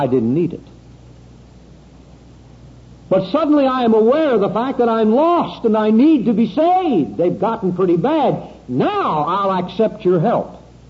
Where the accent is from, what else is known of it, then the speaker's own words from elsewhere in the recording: United States; born there; I am an American, born an American. Thank God for America.